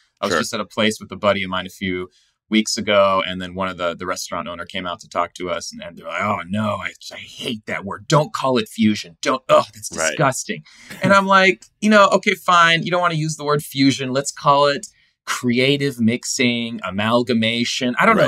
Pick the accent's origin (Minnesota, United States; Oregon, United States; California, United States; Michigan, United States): California, United States; now in New York, United States; I live in New York. I'm from California.